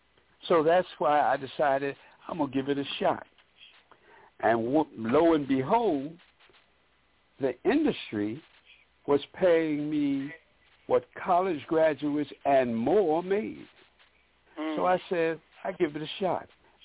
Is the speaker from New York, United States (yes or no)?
yes; Harlem, New York, United States; I grew up in Harlem. And in growing up in Harlem, I always wanted to dress like the men dressed in those days.